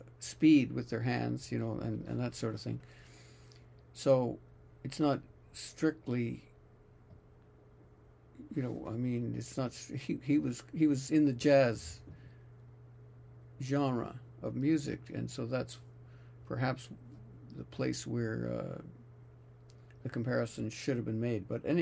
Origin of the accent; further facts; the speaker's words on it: Canada; because I'm Canadian